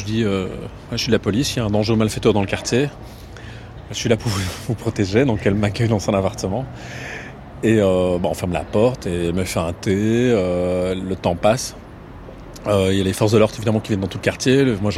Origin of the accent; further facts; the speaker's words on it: Belgium; En fait, donc moi je suis belge